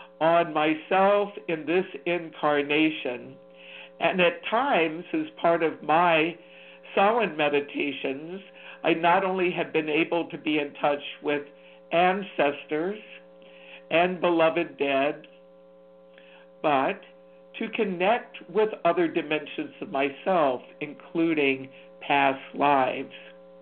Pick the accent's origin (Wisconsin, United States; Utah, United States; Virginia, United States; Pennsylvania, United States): Virginia, United States; It might have come from the fact that I grew up in Virginia, and there's a lot of information that gets shared directly through educational encounters